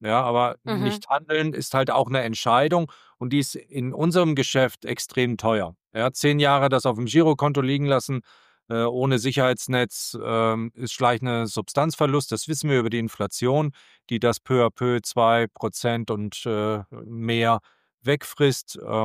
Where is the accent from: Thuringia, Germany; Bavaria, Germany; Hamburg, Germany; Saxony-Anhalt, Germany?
Hamburg, Germany; als Hamburger Kaufmann würde ich sagen, setze nie dein Kapital komplett auf ein Schiff